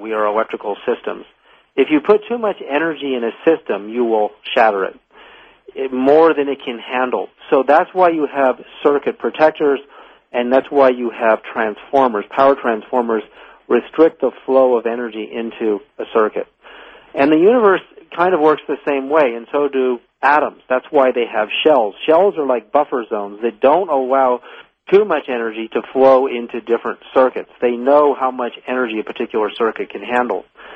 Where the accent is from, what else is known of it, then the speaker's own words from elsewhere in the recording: Berkeley, California, United States; also born or lived in Edmonton, Canada; I grew up in the 60s in Berkeley, California, when our family moved from Edmonton, Alberta, Canada, so I'm Canadian by birth.